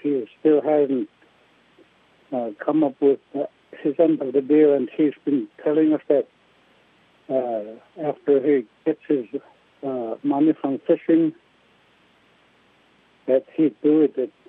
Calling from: Alaska, United States; I'm calling from the Kuskokwim Delta.

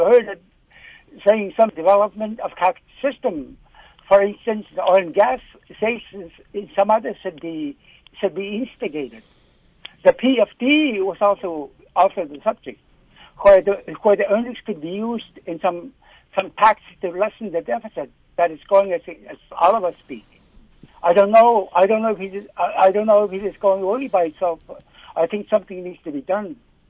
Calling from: Alaska, United States; I'm calling from East Alaska.

